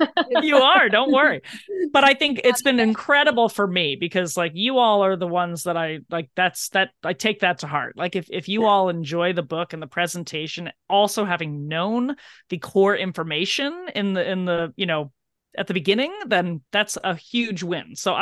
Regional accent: New Jersey, United States; now in New York, United States; I live in New York. I'm from New Jersey. I'm from the East Coast, and I have visited the West Coast and other places in the country

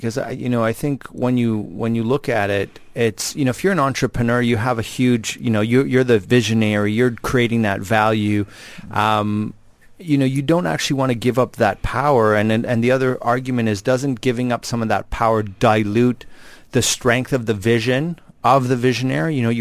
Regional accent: Ottawa, Ontario, Canada; public administration from Carleton University, Canada, which is in the town of Ottawa. It's also my hometown.

